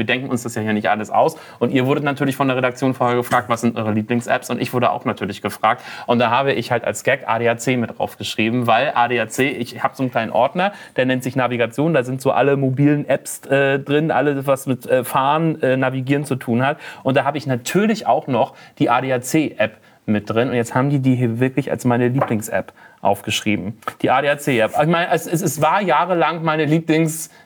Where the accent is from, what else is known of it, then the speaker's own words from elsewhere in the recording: Wismar, Mecklenburg-Vorpommern, Germany; Ich komme aus Wismar und frage mich nicht nach einer Straße.